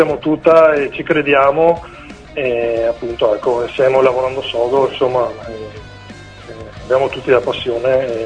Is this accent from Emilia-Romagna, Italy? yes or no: no; Vicenza, Veneto, Italy; Allora, noi siamo da Vicenza, facciamo rock alternative